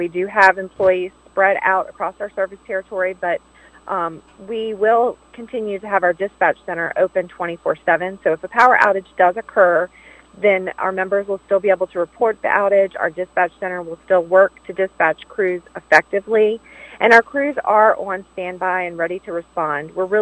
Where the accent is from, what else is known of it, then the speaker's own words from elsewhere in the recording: Virginia, United States; I'm actually talking to you from my hometown of Louisa County.